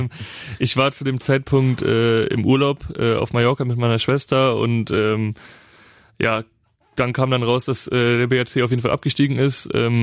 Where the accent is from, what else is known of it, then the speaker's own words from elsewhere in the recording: Leverkusen, North Rhine-Westphalia, Germany; born there; Also meine Eltern wohnen in Leverkusen. Ich komme halt gebürtig auch aus Leverkusen